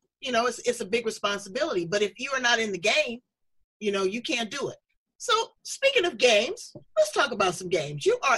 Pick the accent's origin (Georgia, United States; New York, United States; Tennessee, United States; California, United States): California, United States; Los Angeles; I'm originally from Los Angeles